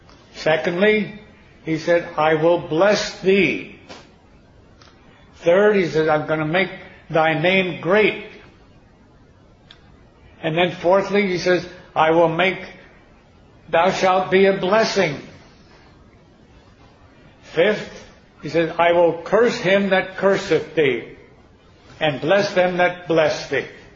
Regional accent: Philadelphia, Pennsylvania, United States; born there; Now, I was born in Philadelphia, so I've got a head start on all of you.

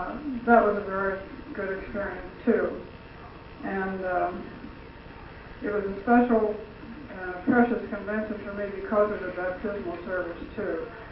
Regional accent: Cincinnati, Ohio, United States; from Cincinnati, Ohio

